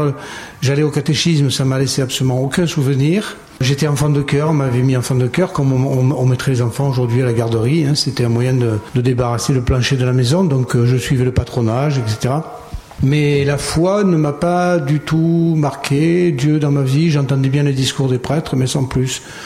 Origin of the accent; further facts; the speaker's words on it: Marseille, Provence-Alpes-Côte d'Azur, France; Je suis de Marseille, vous l'avez compris ? Non ? Par l'accent ? Je suis de Marseille, le quartier de la Belle de Mai.